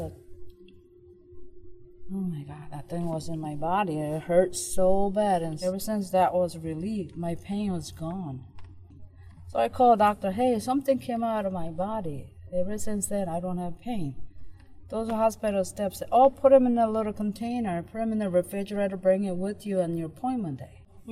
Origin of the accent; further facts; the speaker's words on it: South Korea; English is a second language; now in United States; When I was growing up in Korea, we babysat everybody's baby.